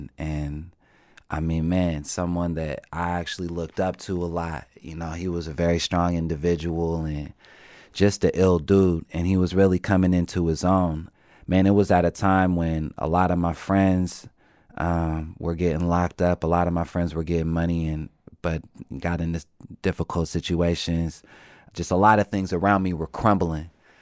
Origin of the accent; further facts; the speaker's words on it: United States; We grew up in a nice house. I grew up in Capitol Hill. I grew up, with a lot of friends on my block and friends in my neighborhood, and could, you know, walk anywhere in my neighborhood, ride my bike.